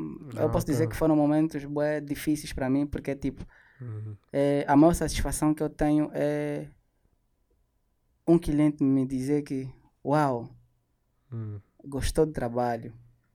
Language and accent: Portuguese; Angola; União como angolano, vamos nos dar as mãos.